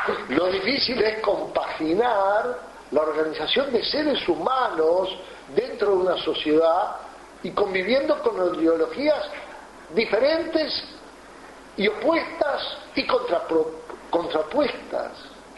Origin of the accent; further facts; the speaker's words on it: Uruguay; los tamberos, que en mi país son los pequeños productores por excelencia. Nosotros le vendemos mucha leche a Brasil. Resulta que los tamberos de Río Grande do Sur armaron un lío y la leche uruguaya no entra.